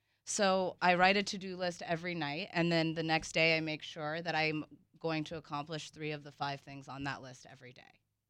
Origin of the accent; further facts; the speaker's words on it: the South, United States; I'm from the South